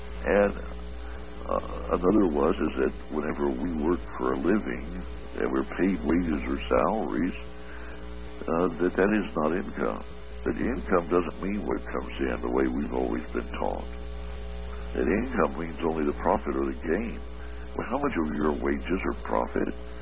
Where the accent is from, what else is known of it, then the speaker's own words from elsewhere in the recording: Lake Charles, Louisiana, United States; right out of my hometown, Lake Charles, Louisiana